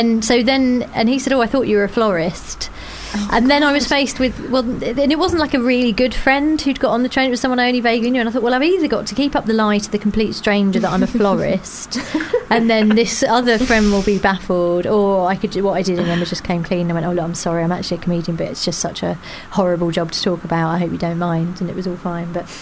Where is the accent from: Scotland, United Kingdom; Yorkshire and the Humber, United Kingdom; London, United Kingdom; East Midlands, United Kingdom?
London, United Kingdom; Croydon; now in Manchester, United Kingdom; actually, I'm from Croydon originally. But, you know, I've been living in Manchester for such a long time. It feels like home.